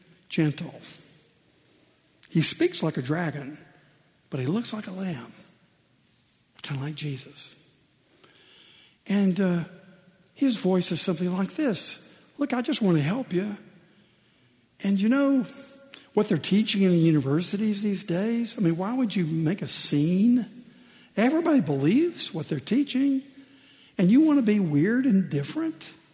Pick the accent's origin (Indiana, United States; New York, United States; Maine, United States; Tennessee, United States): Tennessee, United States; Now, we had the same action in my home state of Tennessee some years ago.